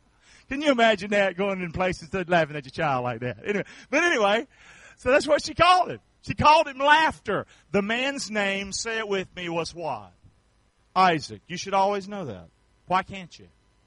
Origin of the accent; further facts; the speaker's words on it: the South, United States; I'm a Southerner. That's what I am.